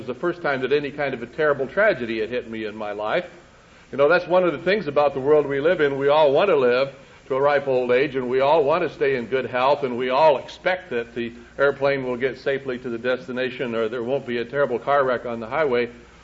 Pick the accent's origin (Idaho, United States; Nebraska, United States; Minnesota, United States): Idaho, United States; It seems like yesterday when I was a kid growing up in Idaho, just like it was yesterday.